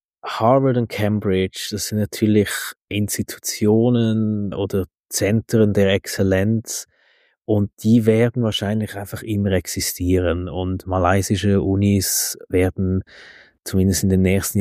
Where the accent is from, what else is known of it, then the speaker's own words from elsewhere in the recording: Switzerland; wir sind das als Schweizer uns gar nicht so gewohnt